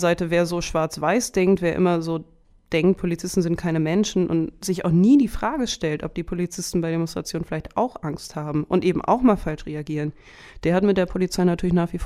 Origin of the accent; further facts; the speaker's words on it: Lower Saxony, Germany; born there; Das sage ich jetzt nicht nur als gebürtige Niedersächsin.